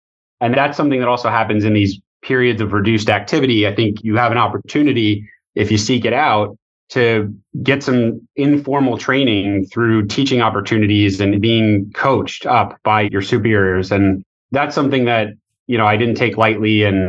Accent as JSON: {"language": "English", "region": "New York", "country": "United States", "tie": "born or raised there", "said": "First and foremost, I grew up in New York. I'm a Long Islander, born there, raised there, went to school upstate for undergrad, and then law school at Fordham. I currently live on Long Island today"}